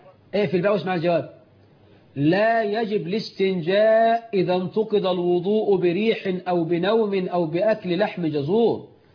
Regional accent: Egypt; رش الميه عندنا في مصر عاده،

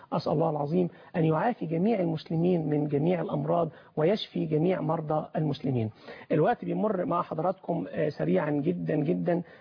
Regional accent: Egypt; عندنا في مصر

